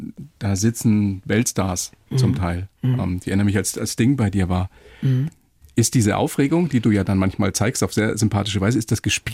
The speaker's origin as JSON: {"language": "German", "region": "Bavaria", "country": "Germany", "said": "Fahr mal dahin, wo ich herkomme, in die Oberpfalz."}